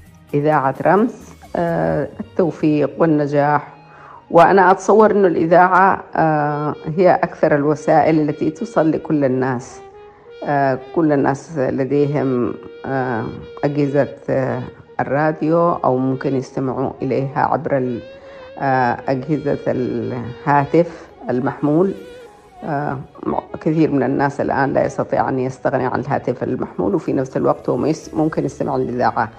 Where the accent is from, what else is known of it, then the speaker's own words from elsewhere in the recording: Aden, Yemen; born there; أنا ولدت في عدن